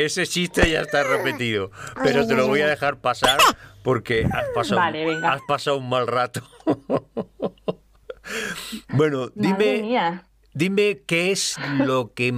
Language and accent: Spanish; Granada, Andalusia, Spain; accent: Andalusian; Ya sabes que yo soy andaluz también. Soy granaíno